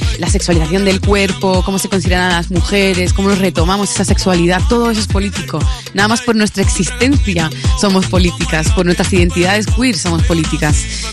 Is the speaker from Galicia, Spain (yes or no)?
no; Bilbao, Basque Country, Spain; vengo de Bilbao, así que soy franco-española.